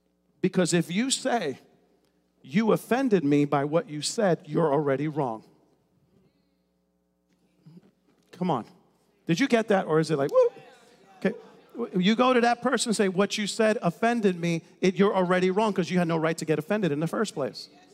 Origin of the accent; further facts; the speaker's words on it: New York City, New York, United States; And I grew up in New York City. We weren't taught that.